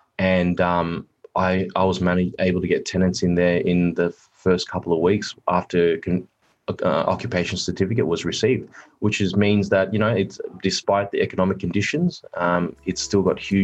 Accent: Cecil Hills, New South Wales, Australia; I grew up in Cecil Hills, which is sort of surrounded by Badgerys Creek, Austral, and that's the reason why I've invested there

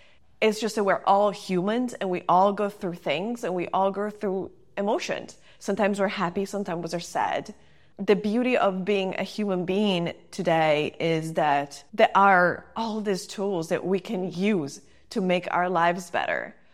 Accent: Turin, Piedmont, Italy; I grew up in Italy, a place in a city, 1 million people called Turin. And I grew up in a upper middle class family.

